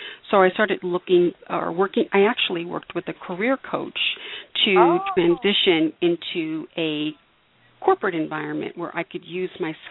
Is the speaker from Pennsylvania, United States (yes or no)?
yes; Malvern, Pennsylvania, United States; I was born in Philadelphia area, Pennsylvania, and raised in a little town 35 miles southwest of Philadelphia, Malvern, Pennsylvania.